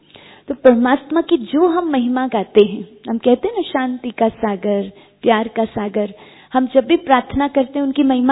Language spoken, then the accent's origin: Hindi; Mumbai, Maharashtra, India; बम्बई में, मैं बम्बई से हूँ